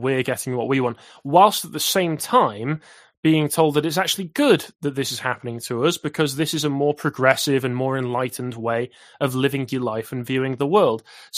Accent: Crewe, North West England, United Kingdom; I'm from Cheshire. I'm mainly from a town called Crewe. I have, it's a bit of a desolate wasteland now.

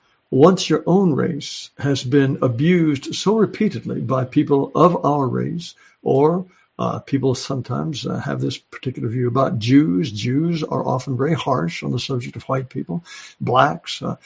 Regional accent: Japan; when I was growing up in Japan

